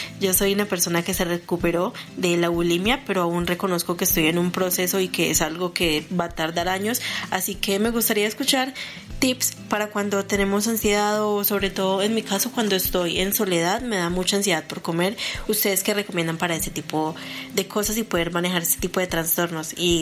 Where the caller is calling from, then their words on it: Medellín, Antioquia, Colombia; de Medellín, Colombia.